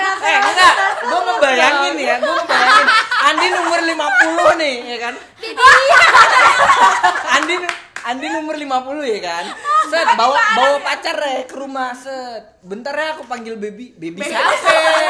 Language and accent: Indonesian; Sumatra, Indonesia; Kalau di daerah gua, kalau di Sumatera panggilnya datu.